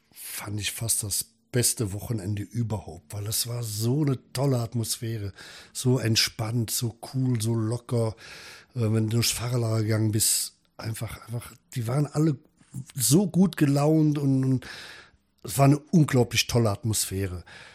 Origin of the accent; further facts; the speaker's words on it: Wimbach, Germany; ja, ich komme aus Wimbach wohlgemerkt.